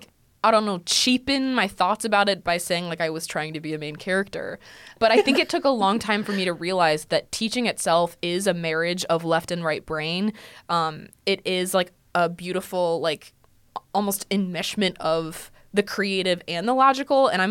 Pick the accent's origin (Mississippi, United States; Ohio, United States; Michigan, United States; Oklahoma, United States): Ohio, United States; Sylvania; So I was born in Sylvania. I went through all the Sylvania schools. I went through Highland Elementary, McCord Junior High, and then Northview High School.